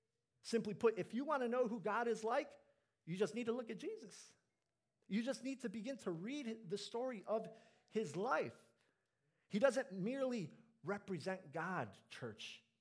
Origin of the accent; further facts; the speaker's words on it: Chicago, Illinois, United States; I'm a millennial, so I grew up in the 90s, and Jordan's the GOAT growing up in Chicago, right?